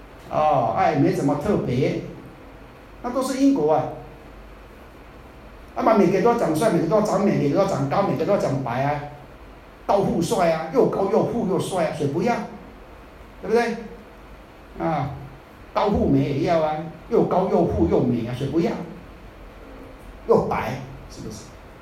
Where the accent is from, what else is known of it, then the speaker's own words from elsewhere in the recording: Taiwan; 这一辈人都嘛。在台湾，那时候都很农业社会，还要喝牛奶，门都没有啊！那么有钱就喝牛奶，羊奶啊！我们都把是喝母奶长大的